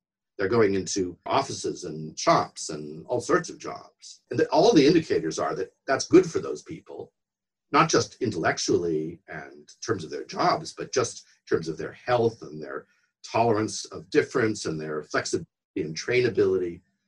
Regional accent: United States; now in United Kingdom; it's only my home country technically, and in terms of what you can hear in my accent, because I've lived here most of my life.

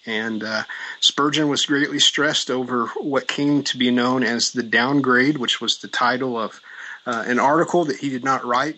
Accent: Missouri, United States; also born or lived in Arkansas; I come from Texas County, Missouri. Spent the last 10 years before I came here in Arkansas.

